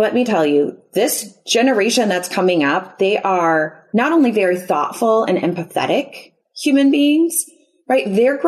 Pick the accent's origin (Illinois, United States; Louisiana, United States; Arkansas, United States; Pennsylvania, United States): Illinois, United States; Chicago; now in Houston, United States; And we're originally from the Chicago area.